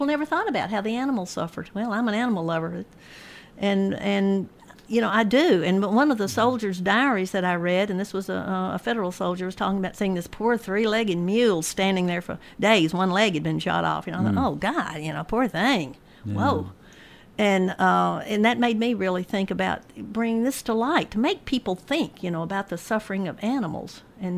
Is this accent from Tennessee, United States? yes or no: yes; Murfreesboro, Tennessee, United States; I grew up on North Spring Street, just one block over, and I remember that old structure when I was a kid.